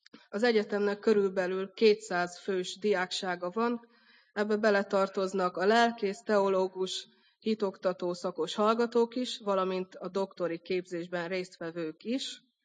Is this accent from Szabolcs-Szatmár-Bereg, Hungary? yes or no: yes; Tunyogmatolcs, Szabolcs-Szatmár-Bereg, Hungary; Egyébként Tunyog-Matolcsról származom, Szabolcs-Szatmár Bereg megyében található ez a település, és szüleim is mindketten lelkipásztorok